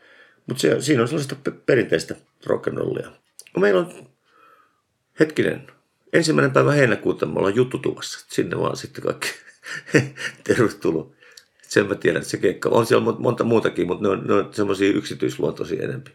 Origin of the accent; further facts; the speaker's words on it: Eastern Finland, Finland; koska mä oon itäsuomalainen ihminen niin kuin oikeasti.